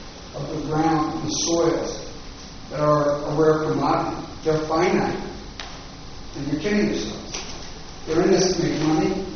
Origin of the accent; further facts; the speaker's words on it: Flushing, New York, United States; The gorgeous scenic beauty is very different than growing up in Flushing, New York, and watching a horrible Mets team play for a lot of years.